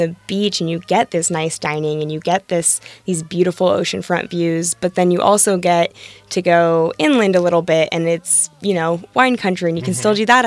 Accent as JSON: {"language": "English", "region": "Washington", "country": "United States", "said": "We are from Washington State, so we did grow up going down to Seaside, Oregon, a great destination as well."}